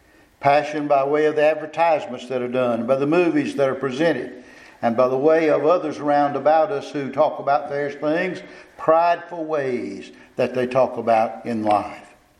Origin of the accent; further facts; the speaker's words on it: Kosciusko, Mississippi, United States; Growing up in Kosciuszko, which is the geographic center of the state of Mississippi, and was considered at one time to be possible for the capital of the state of Mississippi.